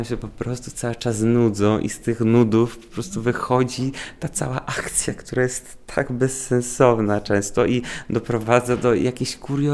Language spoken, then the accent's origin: Polish; Ukraine; Polish is a second language; now in Poland; ludzie często zapominają, że jestem z Ukrainy, głównie dlatego, że mówię po polsku